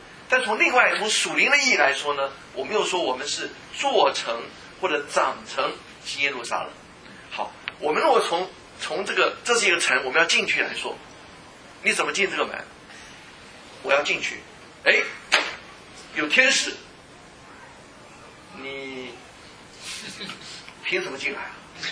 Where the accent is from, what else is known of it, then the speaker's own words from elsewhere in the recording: China; 那我们中国人就是说有边读边，无边读中间